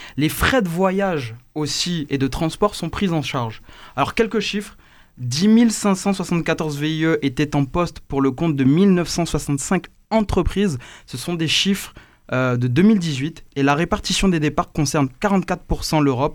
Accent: Guadeloupe; je suis guadeloupéen et que ça me donnait aussi mon petit bout d'île natale

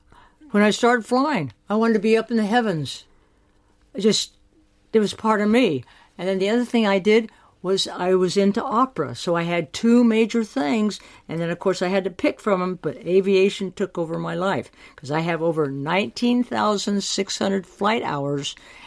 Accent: Taos, New Mexico, United States; He had taken care of my father, and he knew I was from Taos, New Mexico.

